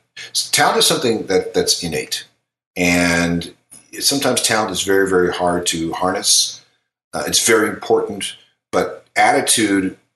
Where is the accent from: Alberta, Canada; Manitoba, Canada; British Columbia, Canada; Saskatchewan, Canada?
Manitoba, Canada; Okay, I live in Ontario. I'm from Manitoba.